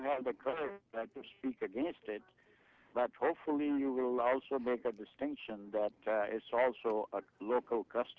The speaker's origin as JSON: {"language": "English", "country": "Pakistan", "said": "Because there I'm from Pakistan, and we have not heard of such things in our culture back there"}